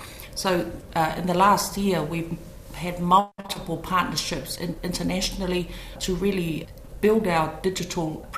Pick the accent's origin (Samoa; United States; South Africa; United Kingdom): Samoa; I'm a Samoan, I was born in Savai